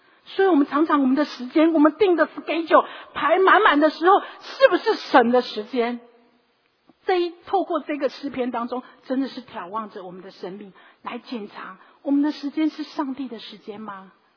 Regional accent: Taiwan; 我们台湾人常常哦

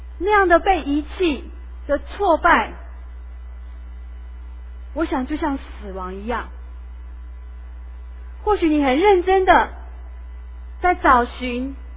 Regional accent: Taiwan; 启发我们台湾人更多的关怀土地

